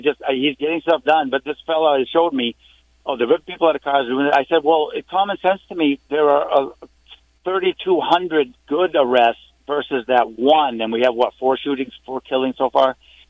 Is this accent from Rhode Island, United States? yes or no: no; Maine, United States; I'm from Maine here